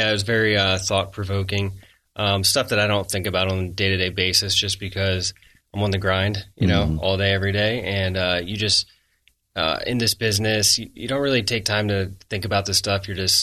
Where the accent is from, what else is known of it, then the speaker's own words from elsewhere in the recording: Denver, Colorado, United States; I'm from Denver.